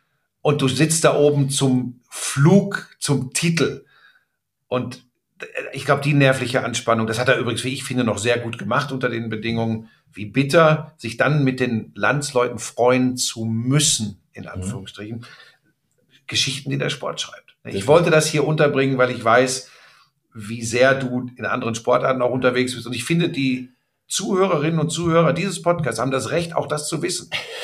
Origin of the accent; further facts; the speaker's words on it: Hagen, North Rhine-Westphalia, Germany; ich komme aus Hagen in Westfalen, ist einmal über die Hohen Seeburg drüber fahren, dann bist du in Dortmund.